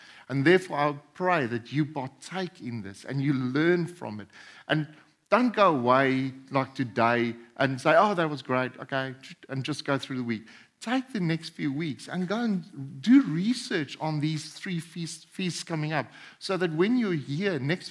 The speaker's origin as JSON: {"language": "English", "town": "Boksburg", "region": "Gauteng", "country": "South Africa", "tie": "born or raised there", "also_born_or_lived": "Springs", "said": "I was born in, if anyone's from South Africa, I was born in Springs, okay. I grew up in Boksburg."}